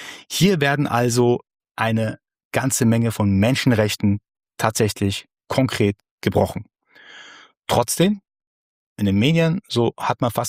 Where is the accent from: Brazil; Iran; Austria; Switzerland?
Iran; Als gebürtiger Iraner habe ich natürlich in den letzten Podcast-Folgen viel über das Thema Iran gesprochen.